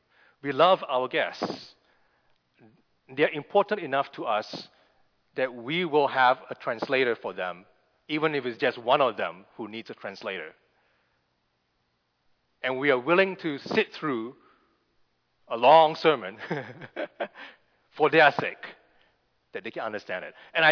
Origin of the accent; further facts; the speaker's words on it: Malaysia; I grew up in Malaysia, which is a multicultural country, but also a multilingual one.